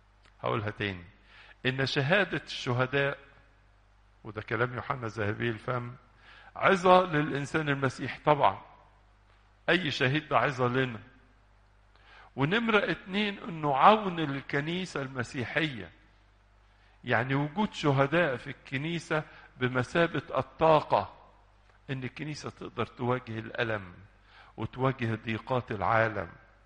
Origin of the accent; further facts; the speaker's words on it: Egypt; يا بختنا كأقباط، يا بختنا كمصريين، يا بختنا أن هذه الأحداث التاريخية تمت على أرضنا، تمت على أرضنا هنا في الأسكندرية أو في سائر البلاد.